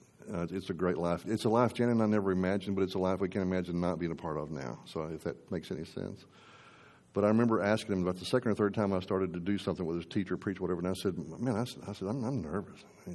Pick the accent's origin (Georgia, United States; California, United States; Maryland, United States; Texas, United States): Texas, United States; Don't mean anything by that as a Texan.